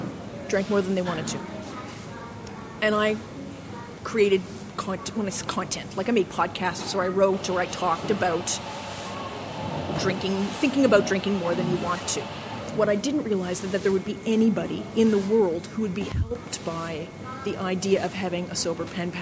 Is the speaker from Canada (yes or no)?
yes; Canada; One is I'm a Canadian